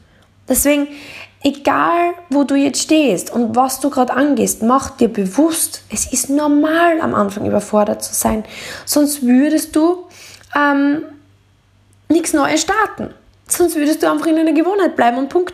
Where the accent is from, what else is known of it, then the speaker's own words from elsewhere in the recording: Deutschlandsberg, Styria, Austria; ich bin aufgewachsen in Deutschlandsberg, da geht es auf die Weinebene hoch und das ist so eine Steigung.